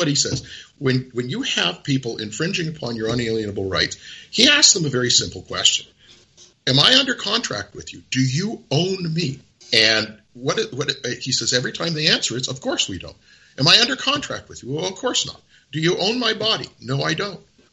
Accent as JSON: {"language": "English", "town": "Vancouver", "region": "British Columbia", "country": "Canada", "tie": "born or raised there", "said": "I grew up born and raised in the Vancouver area. I grew up on a pair of snow skis and a pair of water skis."}